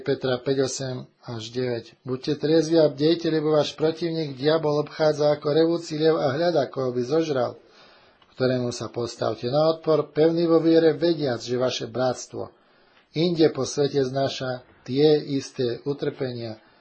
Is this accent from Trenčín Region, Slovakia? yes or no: no; Žilina Region, Slovakia; born there; Ak som sa narodil na Orave, tak ma znovu zrodil na Orave